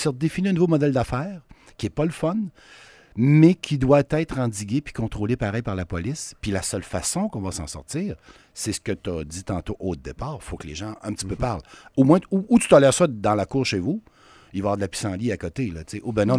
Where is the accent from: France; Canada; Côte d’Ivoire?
Canada; Quebec; Je viens de la Beauce, moi, là.